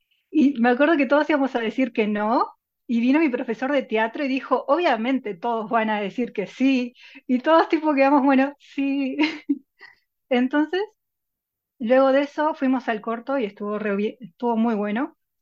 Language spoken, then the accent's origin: Spanish; Montevideo, Uruguay; yo soy de Montevideo.